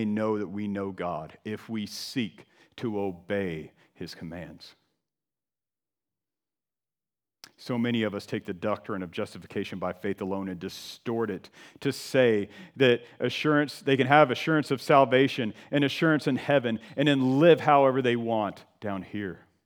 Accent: Georgia, United States; It's kind of like when I would go driving in my home state of Georgia and over in Alabama with my granddad when I was a kid.

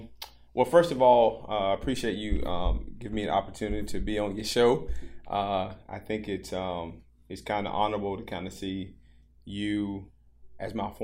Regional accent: Pinetops, North Carolina, United States; So growing up in Pine Tops, obviously, not much has changed. That was a long time ago. But growing up in Pine Tops, you know, did two things to me.

